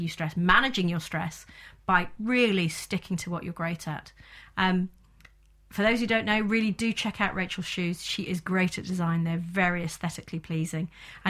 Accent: Birmingham, West Midlands, United Kingdom; accent: Brummie; I'm a Brummie, born and bred, very proud of that fact. And no, I don't have that much of a pronounced accent. I have the odd intonation.

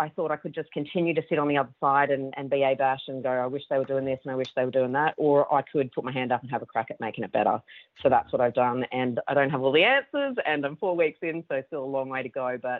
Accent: Queanbeyan, New South Wales, Australia; Born and bred in Queanbeyan, just outside of Canberra.

